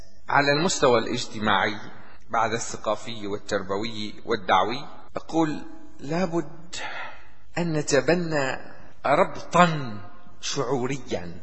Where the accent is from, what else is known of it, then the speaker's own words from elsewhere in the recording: Syria; لكنني أستنكر وأستغرب أن يدخل مثل هذا إلى بلدنا سوريا